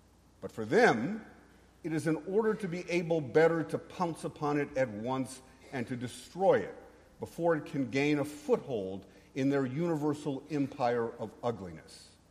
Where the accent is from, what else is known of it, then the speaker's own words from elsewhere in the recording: New York, United States; now in Texas, United States; my wife and I, Paige, who's right over there, we come from New York. We actually started here in the Diocese of Texas 20 years ago.